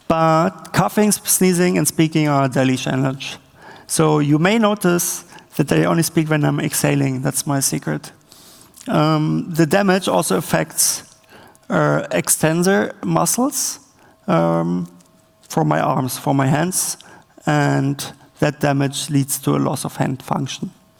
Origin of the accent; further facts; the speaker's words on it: Berlin, Germany; English is a second language; I'm from Berlin.